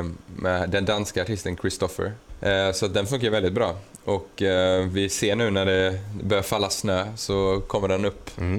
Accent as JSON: {"language": "Swedish", "country": "Sweden", "said": "det är många i Sverige som inte vet att vi är svenskar."}